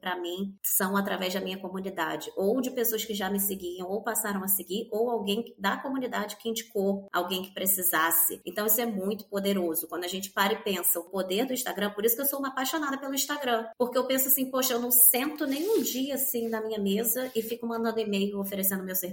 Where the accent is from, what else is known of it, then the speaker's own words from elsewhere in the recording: Brazil; now in Lisbon, Portugal; Nós somos brasileiros, já temos uma certa espontaneidade natural.